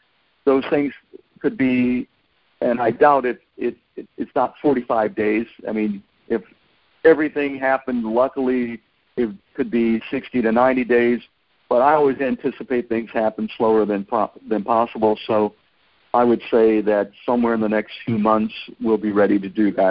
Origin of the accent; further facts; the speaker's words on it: Lorain, Ohio, United States; I was born in Lorain, Ohio, which is right outside of Cleveland, so I did grow up a Browns fan